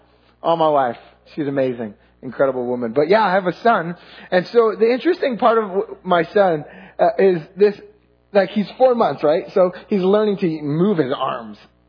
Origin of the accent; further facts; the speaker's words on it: New Jersey, United States; I grew up in New Jersey, so my relaxed face is